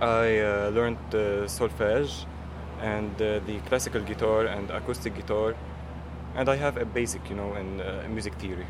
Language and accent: English; Beqaa, Lebanon; now in Beirut, Lebanon; I'm actually from Bekaa, and I moved to Beirut just like 3 weeks ago.